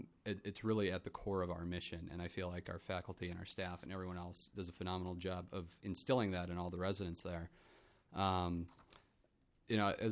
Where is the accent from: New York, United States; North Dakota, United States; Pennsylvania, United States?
North Dakota, United States; Fargo; I'm actually from Fargo originally, so don't hold that against me.